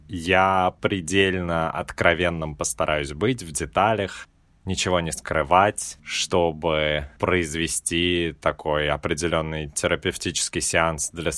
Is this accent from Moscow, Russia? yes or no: yes; Moscow, Russia; born there; Первое — это я родился в Москве.